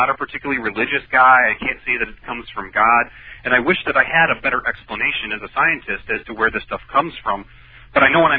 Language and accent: English; Chicago, Illinois, United States; because most people that know that I'm from Chicago, they ask, do you work with, you know, any of the famous cases that are coming around in the Chicago area?